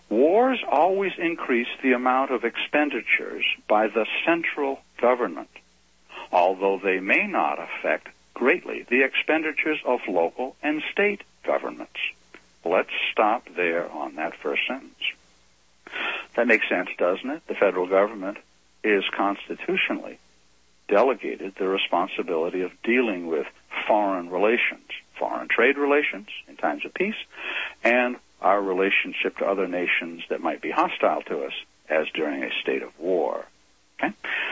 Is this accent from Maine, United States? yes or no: yes; Maine, United States; And I come from Maine, and I didn't realize that I was one of the aggressors